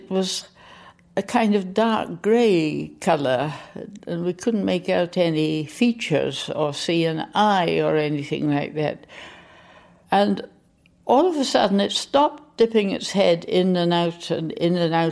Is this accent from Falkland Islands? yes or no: yes; Stanley, Falkland Islands; I was born in the Falkland Islands in 1927. My father was a senior medical officer in the colonial service, and we lived in Port Stanley.